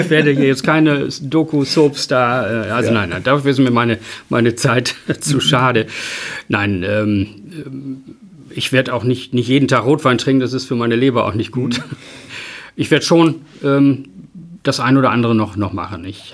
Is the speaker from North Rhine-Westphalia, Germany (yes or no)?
no; Emden, Lower Saxony, Germany; bleibe der Stadt Emden immer gewogen. Ich wohne weiterhin hier und das ist meine Heimatstadt.